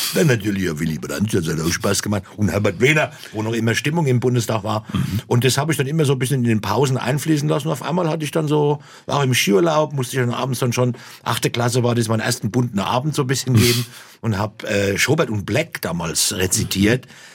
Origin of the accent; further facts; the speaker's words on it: Obernburg, Bavaria, Germany; Obernburg. Das war also da, wo ich aufgewachsen bin. Genau. Obernburg ist so 18 Kilometer von Aschaffenburg entfernt.